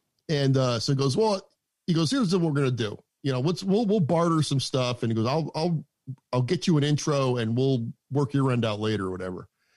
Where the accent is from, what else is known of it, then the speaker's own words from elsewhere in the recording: Bristol, Connecticut, United States; moved away as an adult; now in Texas, United States; I'm originally from Bristol, Connecticut, the home of ESPN. And I moved here when I was 24, and I was a drummer at the time.